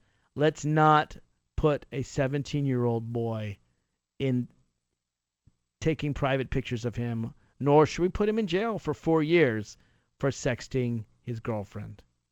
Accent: Virginia, United States; So the prosecutors in Virginia, my home state, wanted to require 12 members of the jury

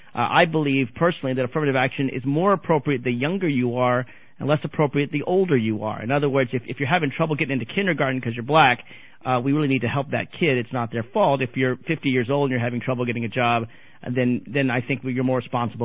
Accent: Tennessee, United States; not just for kids from Massachusetts, but from kids from my home state of Tennessee.

